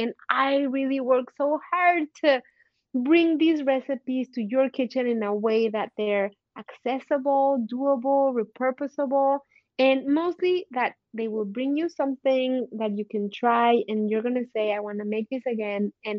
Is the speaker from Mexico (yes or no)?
yes; Mexico City, Mexico; moved away as an adult; now in United States; So, I come from Mexico City, and I lived there all my life until I married my husband, moved to Texas